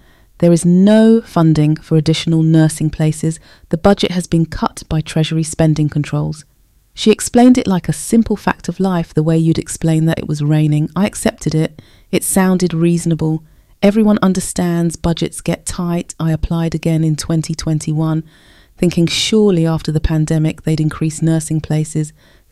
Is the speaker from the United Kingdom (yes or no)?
yes; Brixton, London, United Kingdom; I grew up in Brixton watching my nan get the most incredible care